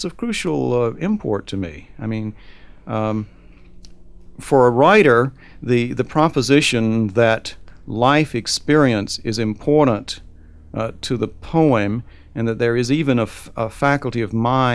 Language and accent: English; Southern United States, United States; But of course, I'm an American. I'm a Southern American